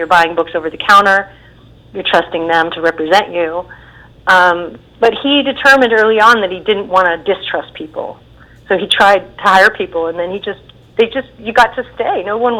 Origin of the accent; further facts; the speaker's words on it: Berkeley, California, United States; I grew up in Berkeley and I went to a pretty far out school, you know, where I didn't brush my hair and I didn't wear my shoes and I wasn't graded.